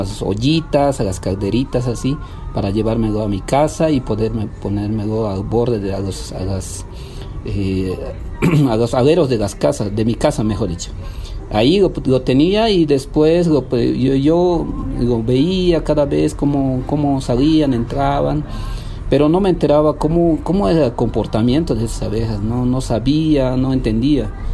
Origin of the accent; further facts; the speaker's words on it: Irupana, La Paz, Bolivia; yo desde pequeño vivo en los Yungas, en Irupana, en una comunidad que se llama Yuni Grande, ahí nací. Y después me mudé más al trópico, que sería más al sur Yungas, a otro municipio que es Asunta.